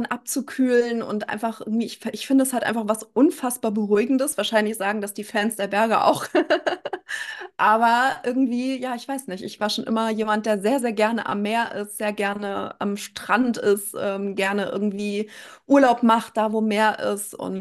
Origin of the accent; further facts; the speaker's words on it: Frankfurt, Hesse, Germany; ich komme aus Frankfurt